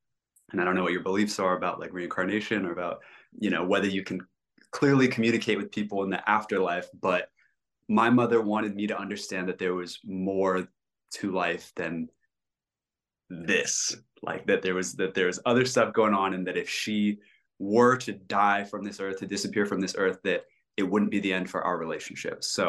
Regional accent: California, United States; born there; Hi, guys. Nice to meet you. I was born in California, and I'm an only child.

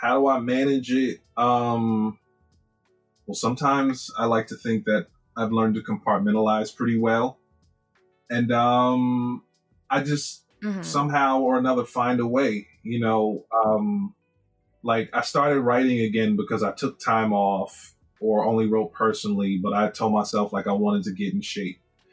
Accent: New York, United States; now in Atlanta, United States; So I'm from New York. I went to college. I went to Morehouse College between 2003 and 2007. Decided to stay in Atlanta.

